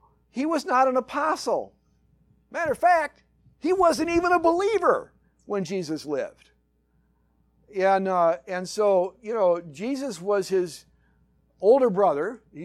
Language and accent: English; Grand Rapids, Michigan, United States; because I grew up in Grand Rapids, Michigan